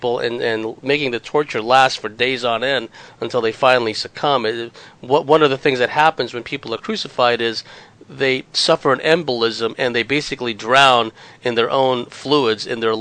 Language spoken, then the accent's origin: English; Daly City, California, United States; When I grew up in Daly City, California, you looked up on the hill and there was a big cross, right?